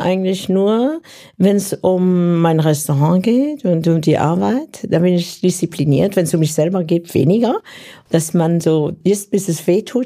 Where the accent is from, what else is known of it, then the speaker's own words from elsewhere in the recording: Luxembourg; Ja, ich fühle mich auch als Luxemburgerin und so zwischen Belgien, Deutschland, Frankreich.